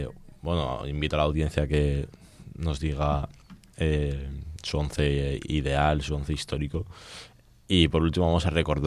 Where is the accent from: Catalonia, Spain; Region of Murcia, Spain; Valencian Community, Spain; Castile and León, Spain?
Valencian Community, Spain; Castellón de la Plana; en honor a mi tierra castellonense de Castellón